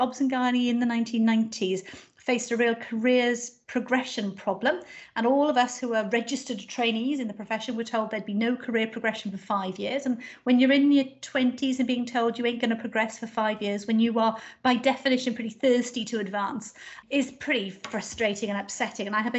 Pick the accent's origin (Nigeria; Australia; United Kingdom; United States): United Kingdom; Wales; accent: Welsh; I'm from South Wales, and so I've got this Welsh accent.